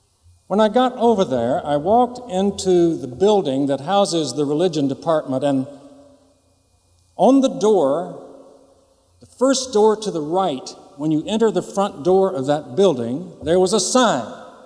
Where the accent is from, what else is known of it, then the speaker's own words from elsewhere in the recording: Mississippi, United States; I was raised Southern Baptist in Mississippi, but I have made a journey, and I'm happy to be an American Baptist here in Massachusetts, and have been for some 15 years.